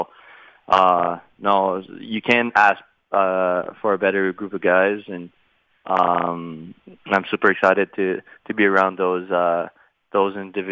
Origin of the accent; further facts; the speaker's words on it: Val-d'Or, Quebec, Canada; I'm in my hometown. It's a little town of North Quebec, Val-d'Or. That's the name of it.